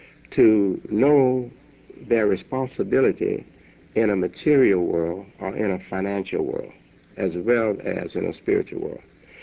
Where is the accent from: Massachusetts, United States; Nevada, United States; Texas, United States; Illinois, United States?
Illinois, United States; Chicago; As you know, I'm a Chicagoan, and you are too. But we live in the suburbs. We live in the suburbs of Chicago.